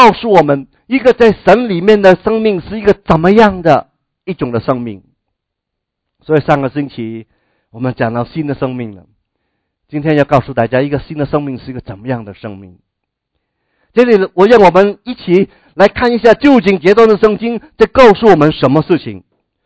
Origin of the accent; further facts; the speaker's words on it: Guangdong, China; 我们广东人读这句话的时候不感觉有什么特别